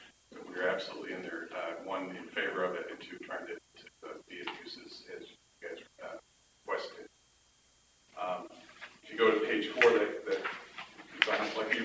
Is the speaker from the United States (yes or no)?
no; Ireland; sorry, I'm an Irishman, I have to joke.